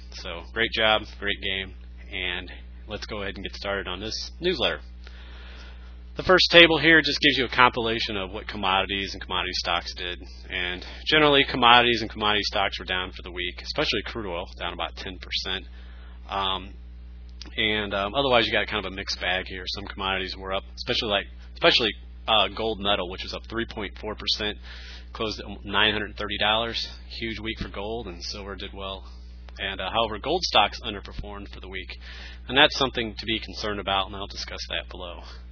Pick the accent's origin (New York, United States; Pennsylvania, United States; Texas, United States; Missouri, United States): Missouri, United States; St. Louis; I'm from the St. Louis area, and so I'm kind of a Kurt Warner fan.